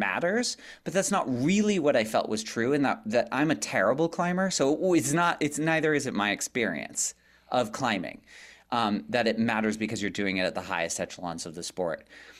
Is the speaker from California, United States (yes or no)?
yes; California, United States; now in Salt Lake City, United States; She grew up here in Salt Lake, and I was from Northern California.